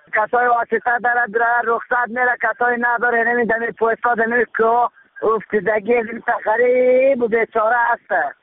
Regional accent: Warduj, Badakhshan, Afghanistan; now in Helmand, Afghanistan; اصلیت من از بدخشان هست و ولایت بدخشان و رسولی واردوج. ما فعلا در رسولی ولایت من رسولی گرمسیل، در رسولی گرمسیل هستیم

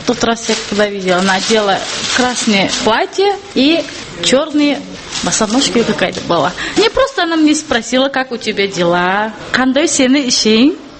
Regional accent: Tajikistan; Я из Таджикистана. Ну, родина иногда снится.

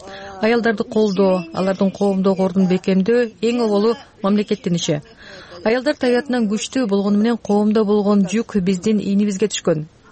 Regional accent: Georgia; менин мекеним Грузияда көрдүк.

